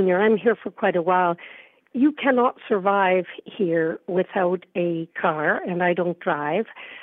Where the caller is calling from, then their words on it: Canada; I'm visiting from Canada